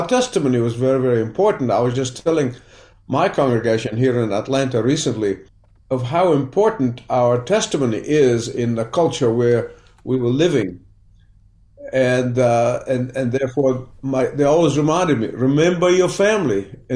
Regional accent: Egypt; Well, you know, I grew up in Egypt in the Coptic community, but my family were third generation Protestant evangelicals. And so I grew up in an evangelical home, Bible-believing home.

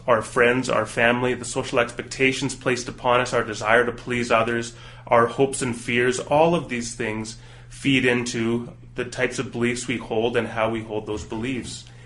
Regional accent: Canada; especially being a Canadian

